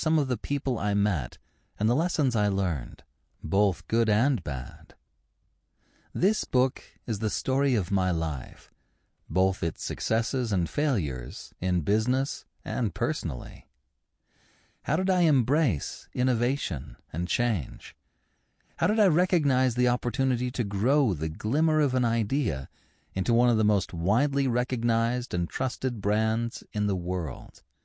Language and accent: English; New York City, New York, United States; born there; I was born in 1926 in New York City.